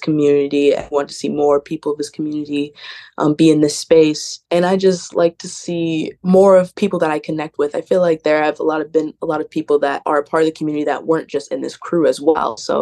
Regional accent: Michigan, United States; Like, I came from Michigan and I was like a waitress.

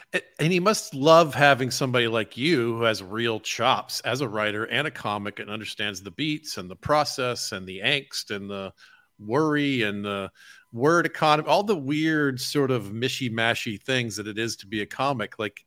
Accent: United States; Yeah, so true, but because we grew up in America, we associate jobs with healthcare

